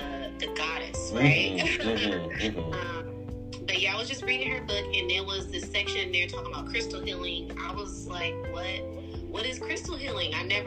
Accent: Richmond, California, United States; So, I am from Richmond, California, Bay Area, California, the Bay Area, Oakland, San Francisco.

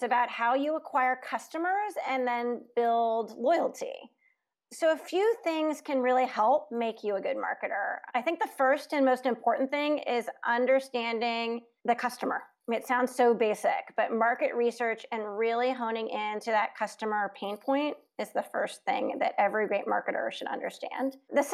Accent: West Coast, United States; He's also from the East Coast and I'm from the West Coast.

